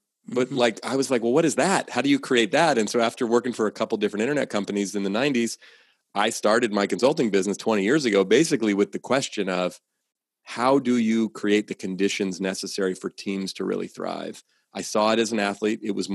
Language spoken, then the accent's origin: English; Oakland, California, United States; I grew up in Oakland, California, in the San Francisco Bay Area, where I still live.